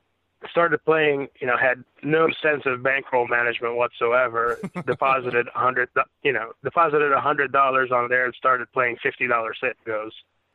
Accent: Egypt; I grew up in Egypt, and there wasn't, any gambling around there.

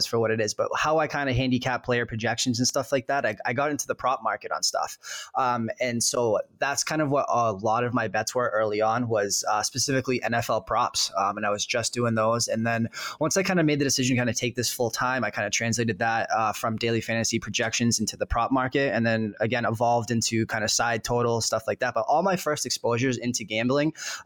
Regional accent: Boston, Massachusetts, United States; I grew up in Boston. And so I was always a diehard Boston sports fan.

